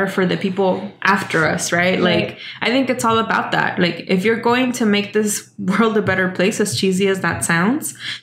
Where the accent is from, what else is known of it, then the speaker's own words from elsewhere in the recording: Mexico; now in United States; even though I was raised in the Mexican school system and like was fed the nationalist food of the school system there to be proud of the revolution and all that, right?